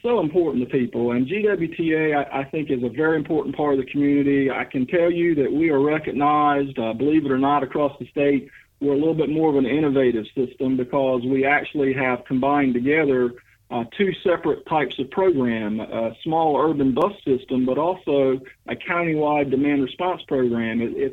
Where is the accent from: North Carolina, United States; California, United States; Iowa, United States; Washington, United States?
North Carolina, United States; Harkers Island; now in Clayton, United States; But I grew up way down east. I grew up on Harkers Island